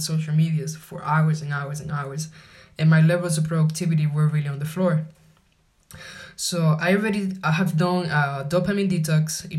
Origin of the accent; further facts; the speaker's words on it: Dominican Republic; English is a second language; now in Paris, France; I'm from the Dominican Republic and I'm 27 years old. I am a student of the American University of Paris and doing a double major in marketing and psychology. I am currently quarantined in Paris.